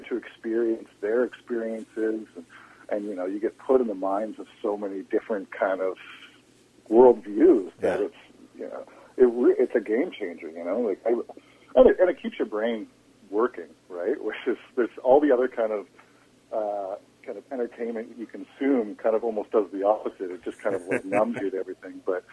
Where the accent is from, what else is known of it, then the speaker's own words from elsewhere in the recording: Fredericton, New Brunswick, Canada; also born or lived in Toronto; I'm from Fredericton originally. I do have family in St. Andrews, New Brunswick, too. But, you know, classic kid from a smallish town. I grew up kind of dreaming of getting out of here. I moved to Toronto and spent some time in Toronto.